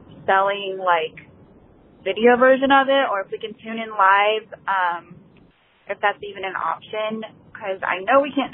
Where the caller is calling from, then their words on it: South Carolina, United States; I am calling from South Carolina.